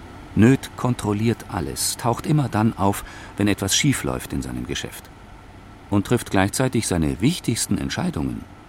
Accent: Würzburg, Bavaria, Germany; now in Munich, Germany; Geboren in Unterfranken, aufgewachsen in Würzburg. In den 70er Jahren nach München gekommen, direkt in den Euro-Industriepark.

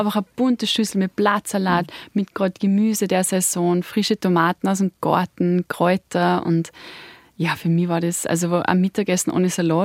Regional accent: South Tyrol, Italy; Ich muss sagen, ich als Südtirolerin hab's da schon mit den Knädel.

